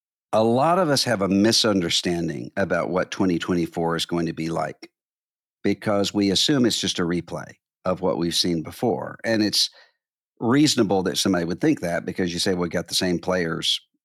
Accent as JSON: {"language": "English", "region": "Mississippi", "country": "United States", "said": "I remember there was somebody in my home state of Mississippi"}